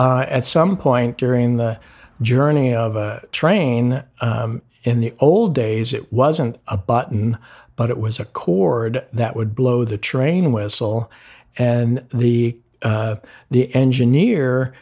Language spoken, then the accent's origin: English; United States; And then given the fact that I'm American, I have like 12 different ethnic backgrounds from places all over in the world